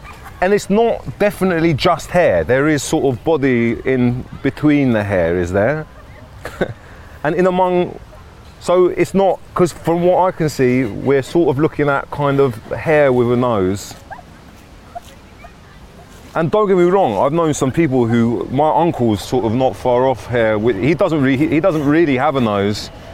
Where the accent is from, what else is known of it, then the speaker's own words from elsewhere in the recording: Barnet, London, United Kingdom; also born or lived in Great Missenden; I was born in Great Missenden, and then I think I moved to Free and Barnet, sort of North Finchley, Free and Barnet, when I was like 0.1 months old.